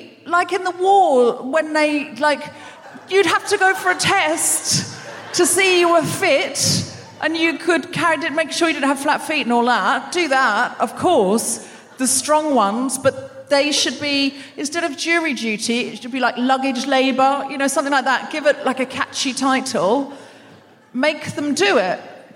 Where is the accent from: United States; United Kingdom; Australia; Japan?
Australia; I was raised in Australia. We had 7, 9, and 10.